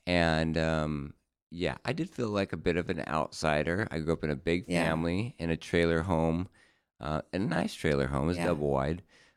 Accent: Sandpoint, Idaho, United States; also born or lived in Salt Lake City, United States; I grew up, so I was born in Salt Lake City, grew up there till I was 8 years old, and then I moved to northern Idaho, Sandpoint, Idaho, which is an hour south of the Canadian border.

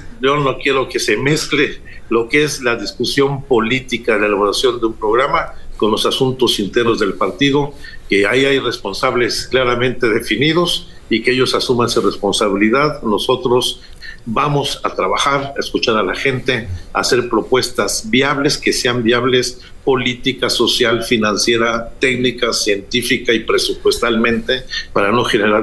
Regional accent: Mexico City, Mexico; Es la ciudad donde yo nací, donde me he desarrollado

